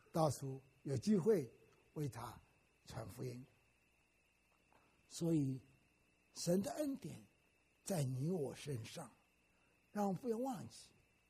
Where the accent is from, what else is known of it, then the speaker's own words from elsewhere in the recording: Wenzhou, Zhejiang, China; 我是温州人，所以他们当然请客，请我吃饭